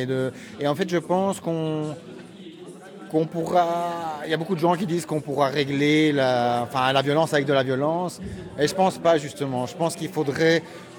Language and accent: French; Brussels, Belgium; moi, je suis bruxellois là-bas, ça fait 2 ans et demi que j'habite ici.